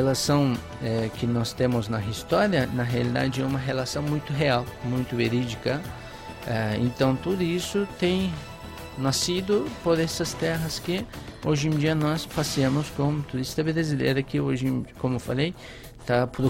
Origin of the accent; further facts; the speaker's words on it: Istanbul, Turkey; quando eu falei que eu sou de Istambul